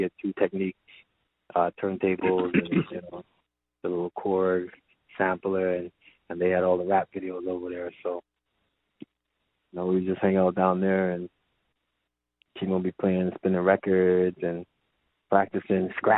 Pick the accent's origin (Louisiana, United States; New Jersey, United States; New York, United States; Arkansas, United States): New Jersey, United States; also born or lived in US Virgin Islands; Yeah, I was born in the Virgin Islands in the States, but then I moved to New Jersey, like, right after I was born.